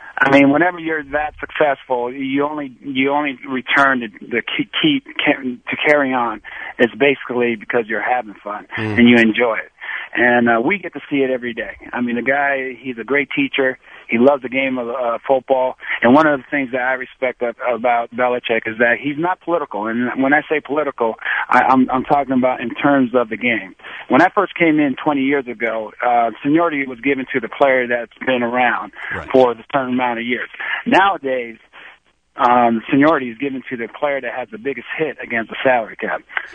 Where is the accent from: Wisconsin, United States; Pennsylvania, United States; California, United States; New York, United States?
California, United States; San Diego; That would have been the only team besides, obviously my hometown, San Diego.